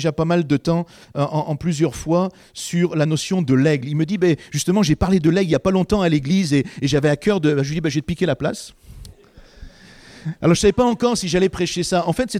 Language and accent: French; Grand Est, France; nous, vers chez nous, en Alsace, on a un endroit où ils élèvent des aigles, des faucons